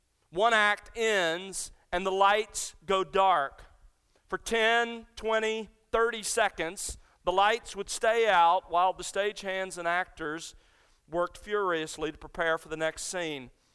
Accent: Alabama, United States; growing up in South Alabama

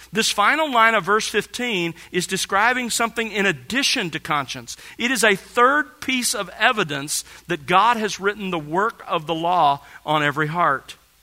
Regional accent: Mobile, Alabama, United States; I grew up in Mobile and grew up loving and playing football.

